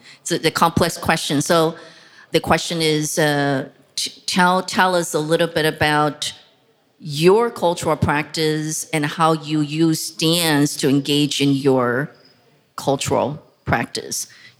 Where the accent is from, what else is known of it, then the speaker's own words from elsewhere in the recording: Taiwan; English is a second language; moved away; I'm originally from Taiwan. A lot of folks from Taiwan feel like we're a colonized land, colonized by the Chinese government.